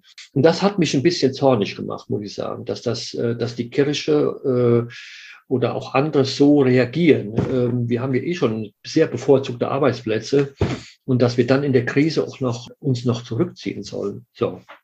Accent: Rhineland-Palatinate, Germany; Ich komme aus Rheinland-Pfalz, aus dem nördlichsten Teil von Rheinland-Pfalz. Und mein Dorf, aus dem ich stamme, das ist unmittelbar an der Grenze zu NRW.

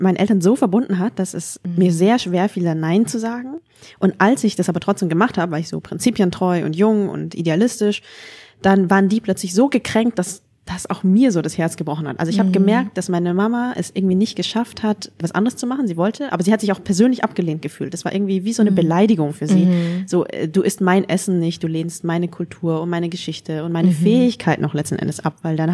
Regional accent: Northern Vietnam, Vietnam; Ich bin ja aus dem Norden.

